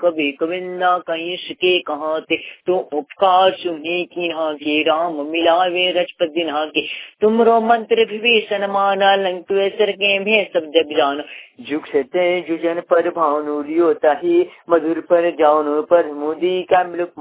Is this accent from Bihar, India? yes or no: no; Jharkhand, India; जो कि मैं प्रेरी पोखरी थाना बरवाड़ी जिले लातेहार के रहने वाला हूँ